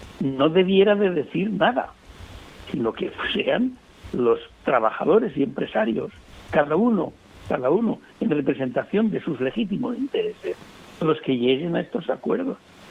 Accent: Burgos, Castile and León, Spain; Yo que nací en Burgos, cuando la adolescencia la pasé allá

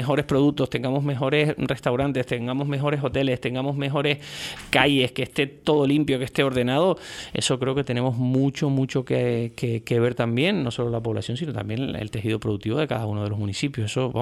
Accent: Puerto de la Cruz, Canary Islands, Spain; yo soy de aquí, del Puerto de la Cruz, mi familia son de aquí, digamos que conozco muy bien la idiosincrasia de la ciudad o del norte de la isla, y ahora llevo muchísimos años vinculado también profesionalmente a la Orotava

